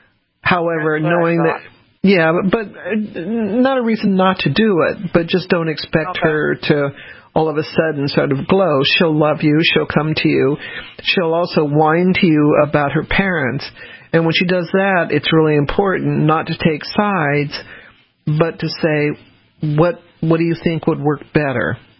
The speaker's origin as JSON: {"language": "English", "region": "the South", "country": "United States", "said": "as many of you know, I'm a Southerner."}